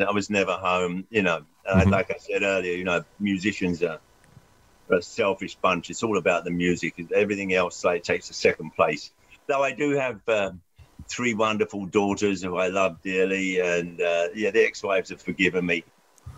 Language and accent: English; London, United Kingdom; I used to go and see them when I was growing up in London.